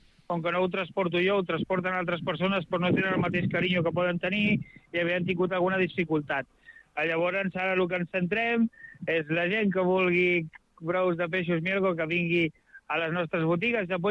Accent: Catalonia, Spain; Som gent de l'Empordà

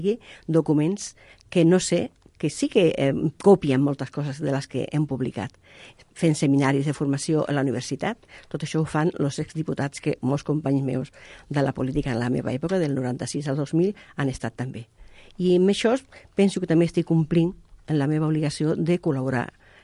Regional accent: Cádiz, Andalusia, Spain; born there; Catalan is a second language; now in Catalonia, Spain; jo estic molt integrada, jo sempre defineixo una catalana que va néixer a Càdiz, per la qual tinc dos pàtries, com diuen, dos llengües, dos cultures, que en tinc més

